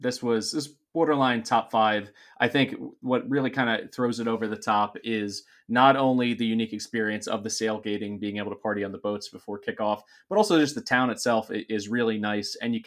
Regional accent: Philadelphia, Pennsylvania, United States; now in Main Line, United States; West Philly right there in Marion on City Line Avenue. So I unfortunately, St. Joe's, my hometown team, has not treated me all that well in the last few years, but we have moved out to the main line, live close to Villanova now.

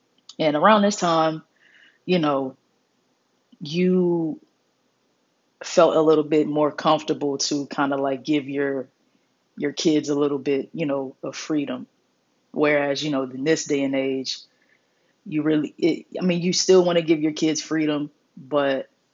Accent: New Roads, Louisiana, United States; also born or lived in New Orleans; I was born in New Orleans, Louisiana. I'm originally from Louisiana. However, I'm not, from New Orleans. I believe I moved to New Rose, Louisiana, probably around, I don't know, maybe five, six, maybe younger, give or take a year or two.

